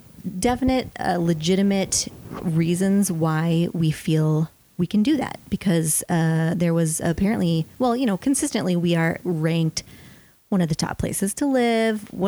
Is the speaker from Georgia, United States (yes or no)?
no; Minnesota, United States; So we're both from Minnesota.